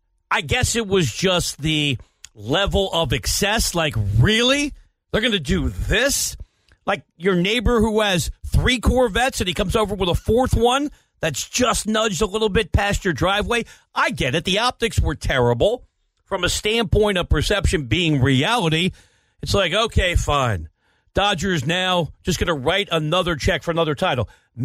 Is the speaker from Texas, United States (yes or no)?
no; New York, United States; now in Southern California, United States; because I'm here in Southern California and I grew up in New York where the Yankees always spent hundreds of millions of dollars